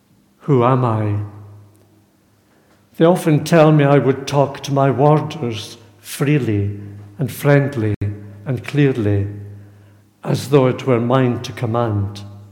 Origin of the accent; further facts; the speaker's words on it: Glasgow, Scotland, United Kingdom; I've only been in London a couple of days. I'm actually from Glasgow. I've stayed at home with my mother and father.